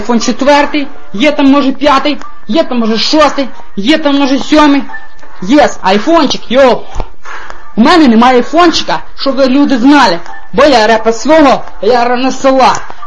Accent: Volosovo, Leningrad Oblast, Russia; я з Волосова

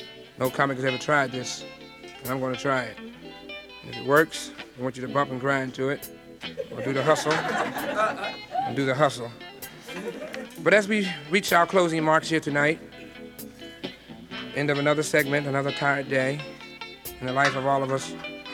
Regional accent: Philadelphia, Pennsylvania, United States; I wanted to always do my album or whatever in my hometown, but sometimes you don't get a break at home and you have to go out and prove yourself. And it was so beautiful coming back to Philadelphia in 1975 on November 18th

